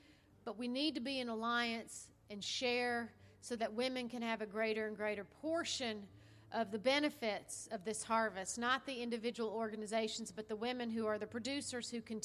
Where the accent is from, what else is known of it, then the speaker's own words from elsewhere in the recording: the South, United States; accent: southern; I know it's hard to understand my southern accent.